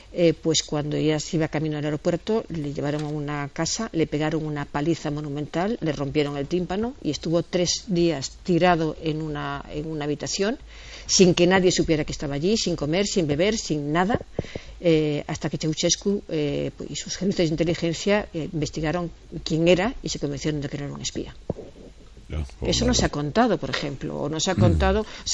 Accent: Greece; Somos los dos griegos.

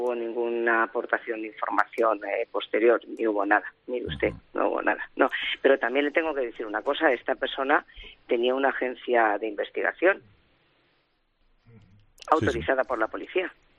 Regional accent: Spain; trabajando por mi país, por España

